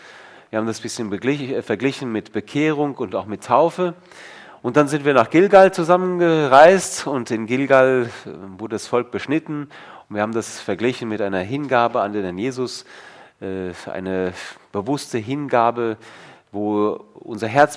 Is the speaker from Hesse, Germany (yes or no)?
yes; Herborn, Hesse, Germany; moved away as an adult; also born or lived in Berlin / Colombia; now in Hermeskeil, Germany; Eigentlich bin ich Berliner, aber nur die ersten 2 Jahre meines Lebens. Dann haben wir im Lahn-Dill-Kreis gewohnt, in Herborn, Seelbach bei Dillenburg, da in der Gegend.